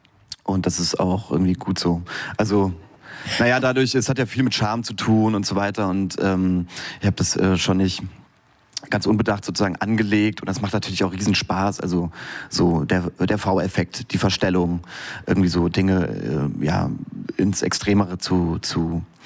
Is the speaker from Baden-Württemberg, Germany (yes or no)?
no; Saarbrücken, Saarland, Germany; Ich komme aus Saarbrücken und habe da die Waldorfschule besucht.